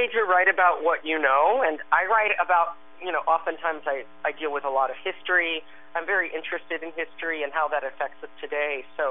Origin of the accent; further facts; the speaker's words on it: Texas, United States; I was raised in the Deep South in Texas, and I come from an area where I felt I was not allowed to be myself and express myself in my environment.